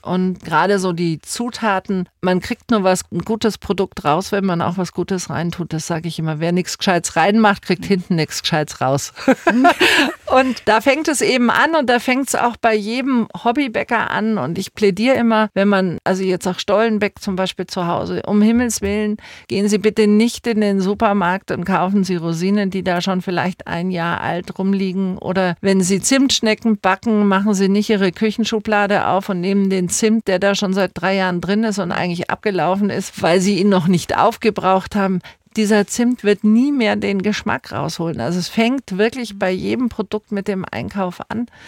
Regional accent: Munich, Bavaria, Germany; ich bin als Kind in der Backstube groß geworden in München. Wir haben früher oben drüber gewohnt und später habe ich dort immer gearbeitet.

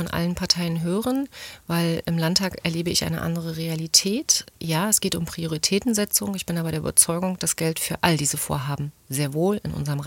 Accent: East Germany, Germany; born there; Also ich bin in der DDR geboren

